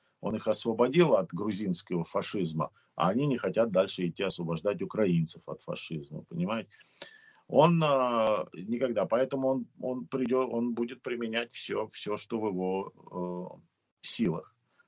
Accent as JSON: {"language": "Russian", "region": "Moscow", "country": "Russia", "tie": "born or raised there", "said": "Кстати, я родился в Москве. Я коренной москвич. Мои родители тоже родились в Москве."}